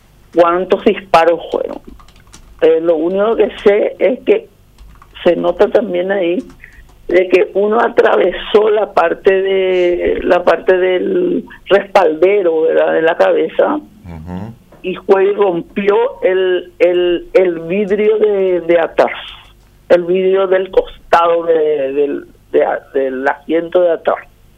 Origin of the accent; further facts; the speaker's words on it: Coronel Oviedo, Caaguazú, Paraguay; yo soy de Coronel Oviedo.